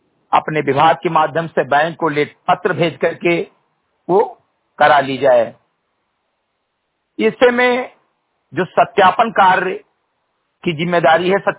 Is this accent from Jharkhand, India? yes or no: no; Bahraich, Uttar Pradesh, India; ग्राम सभा समरीगटई विकासखंड मैनपुरवा जनपद बहराइच का मूल निवासी हूं